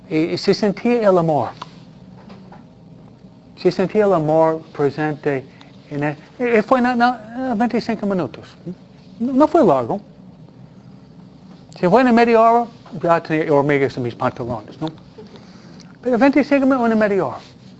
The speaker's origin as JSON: {"language": "Spanish", "region": "New York", "country": "United States", "said": "porque somos de Nueva York, ¿no?"}